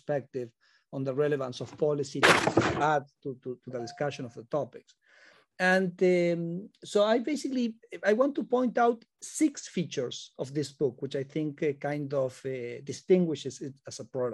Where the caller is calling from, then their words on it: Buenos Aires, Argentina; I'm talking from Buenos Aires, so I'm a little bit far away.